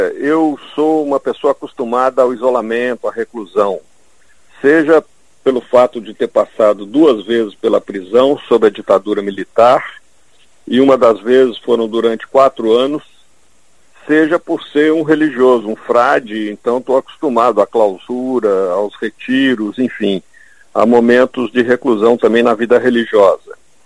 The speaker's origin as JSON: {"language": "Portuguese", "town": "Belo Horizonte", "region": "Minas Gerais", "country": "Brazil", "said": "num personagem que eu conheci na minha adolescência em Belo Horizonte, de onde eu sou"}